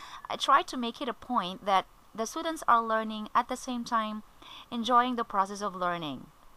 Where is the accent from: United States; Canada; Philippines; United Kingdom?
Philippines; I'm from the Philippines.